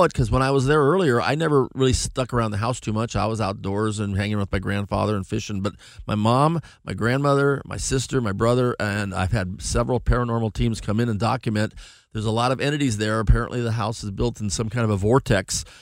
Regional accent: Los Angeles, California, United States; born there; I was born in Los Angeles.

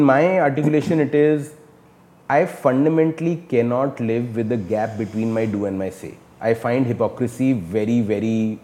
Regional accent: Delhi, India; So born and brought up in Delhi.

